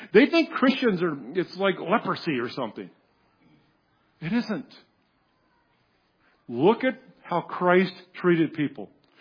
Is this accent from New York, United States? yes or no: no; San Francisco, California, United States; now in Dallas, United States; Because we grew up around Haight-Ashbury.